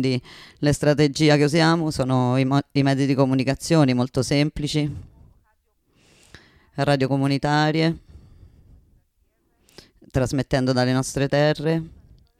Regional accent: South Region, Brazil; Italian is a second language; sono del Brasile, del sud del Brasile, uno stato di popolazione in maggioranza bianca, ma che tiene tantissimi migranti, tantissima migrazione

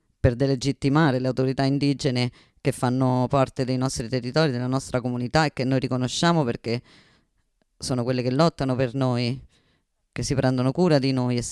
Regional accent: Toribío, Cauca, Colombia; vengo dalla Colombia, dal municipio di Toribio

